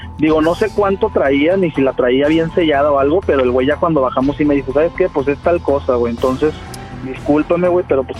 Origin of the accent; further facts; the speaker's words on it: Torreón, Coahuila, Mexico; now in Guadalajara, Mexico; he hablado contigo, Diablito, de Torreón.